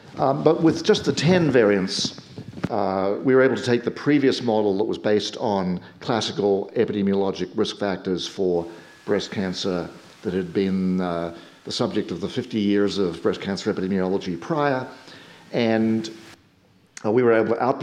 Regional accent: Oxford, South East England, United Kingdom; even though I'm from Oxford

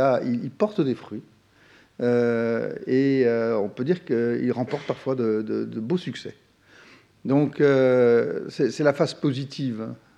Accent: France; je suis français et je vais faire un plan de trois parties

